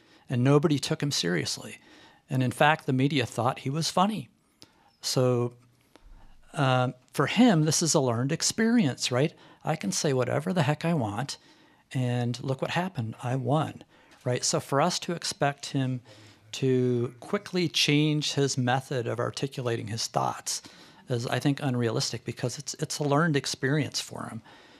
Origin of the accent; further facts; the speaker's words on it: West Branch, United States; I'm from West Branch.